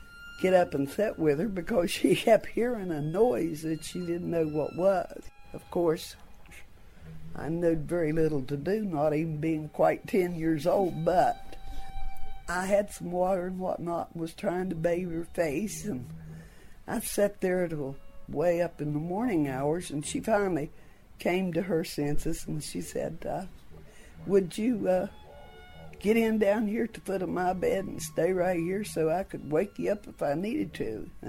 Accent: West Virginia, United States; Been living in West Virginia all my life. Born and raised on Stamping Creek.

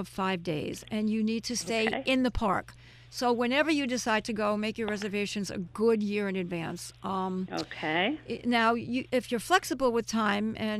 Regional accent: New York City, New York, United States; I grew up in New York City. I learned to drive a stick shift in New York City, so I'm not intimidated

